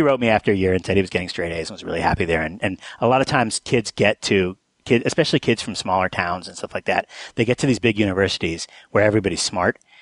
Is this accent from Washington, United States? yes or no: no; New Mexico, United States; And I grew up in New Mexico because – at some point, they both wanted to be professors in the same city